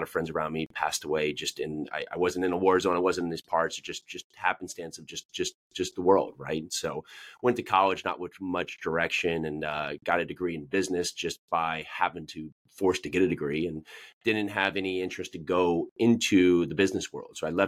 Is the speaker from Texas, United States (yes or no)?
no; New Jersey, United States; moved away as an adult; also born or lived in New York City; now in Nashville, United States; I live down here just south of Nashville, Tennessee. I was born and raised up in New Jersey.